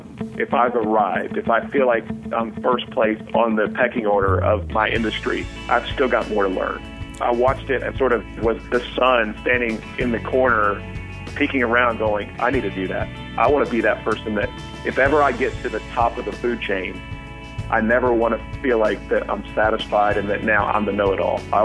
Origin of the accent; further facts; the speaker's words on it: Tulsa, Oklahoma, United States; I grew up outside of Tulsa in Oklahoma and was in church Sunday morning, Sunday night, Wednesday night.